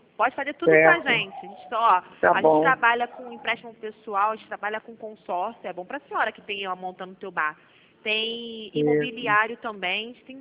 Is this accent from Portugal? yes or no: no; Madureira, Rio de Janeiro, Brazil; clientes que moram aqui na Cidade, porque eu sou de Madureira.